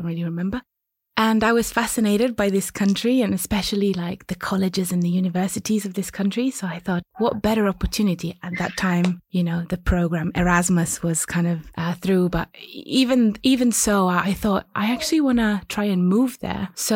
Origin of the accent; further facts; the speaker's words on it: Agrigento, Sicily, Italy; English is a second language; now in United Kingdom; I come from Italy originally, and I am 33 years old, and I've been in the UK since 2008.